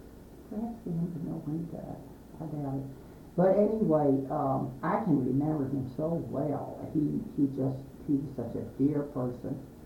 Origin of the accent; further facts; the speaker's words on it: Kentucky, United States; born there; Well, I was born in Nelson County early times, which was just a little settlement with a store and a distillery and a post office.